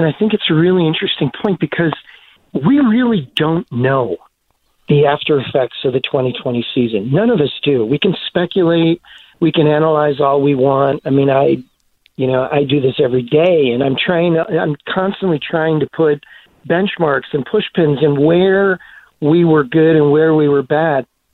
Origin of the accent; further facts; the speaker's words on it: Illinois, United States; I grew up in the North Side